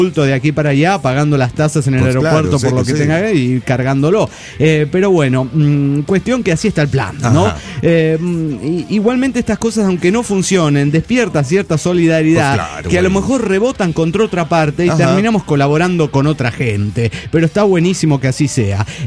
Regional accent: Bolivia; born there; moved away; Primero de septiembre salgo rumbo a Bolivia, mi tierra natal.

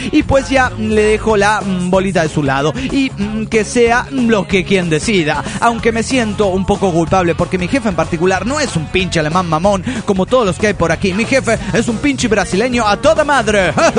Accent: León, Guanajuato, Mexico; Bueno, pues yo aquí soy el vaquero de León, Guanajuato, México.

